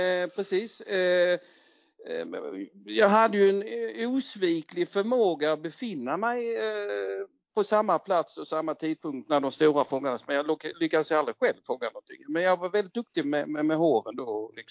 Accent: Sölvesborg, Blekinge, Sweden; also born or lived in Markaryd; Jag var 14 år. Och då var jag när jag bodde i Sölvesborg, det är där jag kommer ifrån. Och sen något år senare flyttade vi hela familjen till Markaryd

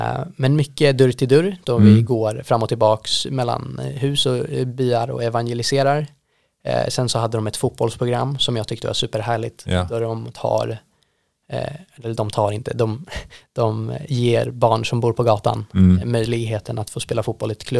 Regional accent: Sweden; Så jag var ju svensk då, så hade vi en norsk, några från Schweiz, Frankrike, USA, Kanada.

